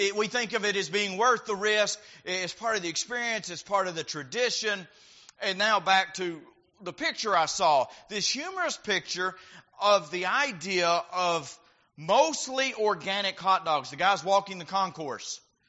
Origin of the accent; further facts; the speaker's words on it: Texas, United States; in my case, growing up outside of Dallas, going to Arlington and having a brat and kraut.